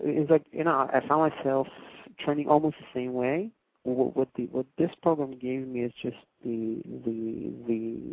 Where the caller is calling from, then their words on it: Israel; Yeah, I'm actually calling from Israel.